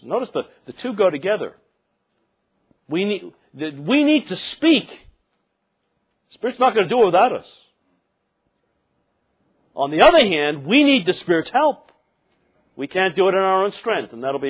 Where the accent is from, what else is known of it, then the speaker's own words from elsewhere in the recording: England, United Kingdom; I was born and raised in England